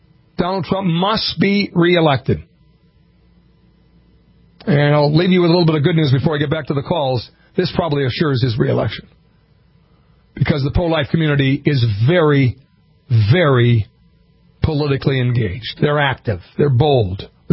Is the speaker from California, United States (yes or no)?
no; Starbuck, Minnesota, United States; Starbuck is very, very special to me. I grew up on Lake Minnewaska, and I probably had more ice cream cones at that Dairy Queen than anyone on the planet.